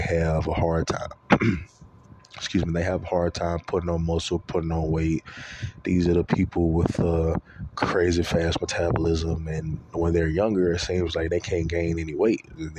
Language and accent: English; Louisiana, United States; So, you know, I'm from Louisiana, I live in Texas.